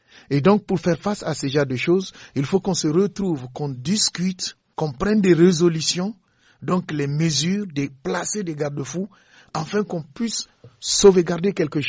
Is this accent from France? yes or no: no; Niger; Nous sommes des Nigériens.